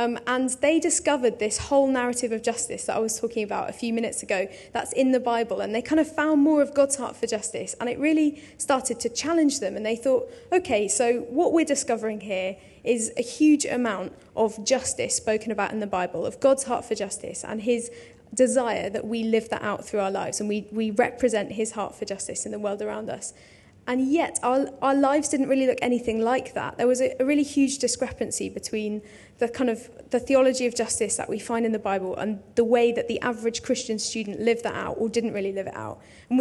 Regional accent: Bristol, South West England, United Kingdom; Okay, so I grew up in Bristol

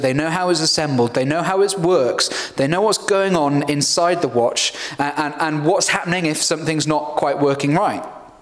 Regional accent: Cardiff, Wales, United Kingdom; I'm from Cardiff originally, went to a Welsh language school, did everything Welsh

